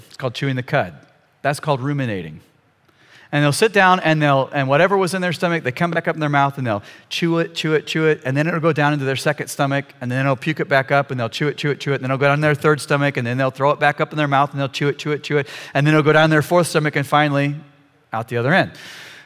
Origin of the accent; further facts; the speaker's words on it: Wisconsin, United States; We came from Wisconsin, and in Wisconsin, it's the dairy state.